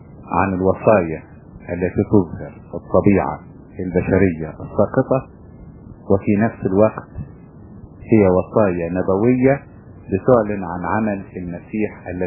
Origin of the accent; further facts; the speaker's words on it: Egypt; ويمكن لغايه دلوقتي عندنا في مصر بالذات